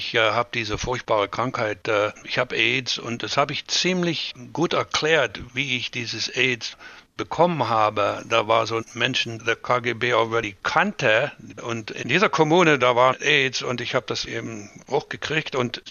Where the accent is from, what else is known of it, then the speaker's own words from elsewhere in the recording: Reichenbach, Saxony, Germany; born there; Ja, in Reichenbach, Oberlausitz. Ja. Meine Eltern wohnten in Rietschen, allerdings bin ich dann im Hause meiner Großeltern geboren.